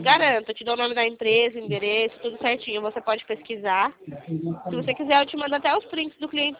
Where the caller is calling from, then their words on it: Sorocaba, São Paulo, Brazil; A gente é aqui do interior de São Paulo, Sorocaba.